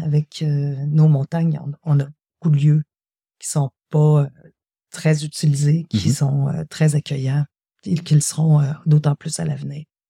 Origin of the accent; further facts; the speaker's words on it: Quebec, Canada; nous, on est des Canadiens, puis on est des Québécois et des Canadiens